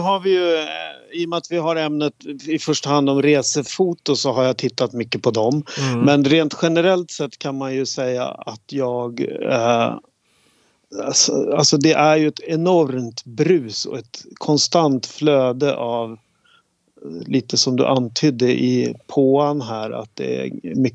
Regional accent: Sweden; Det är för att jag är svensk.

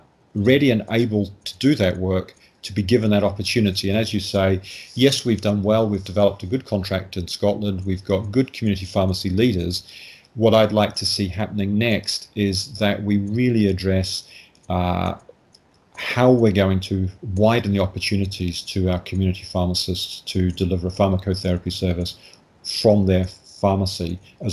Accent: New Zealand; Being a New Zealander, yes, I'm very, very concerned.

